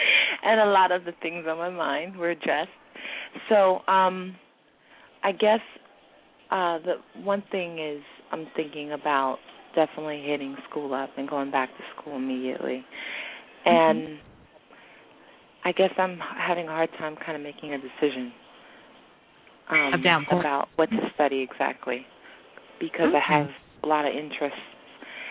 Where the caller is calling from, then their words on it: Manhattan, New York, United States; Hi, Blue. … I'm calling from Manhattan.